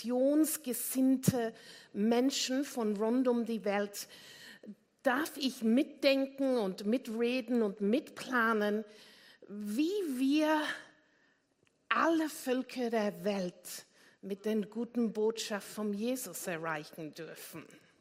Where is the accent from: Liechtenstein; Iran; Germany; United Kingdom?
United Kingdom; England; German is a second language; now in Austria; Die mich nicht kennen, merken, mein Akzent ist absolut nicht österreichisch. Ich bin geborene Engländerin, aber wohne hier seit 39 Jahren.